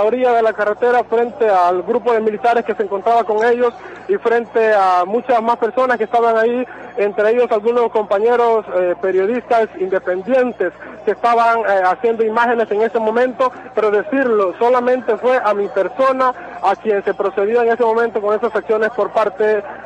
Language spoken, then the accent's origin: Spanish; Honduras; con mi tarjeta de identidad como hondureño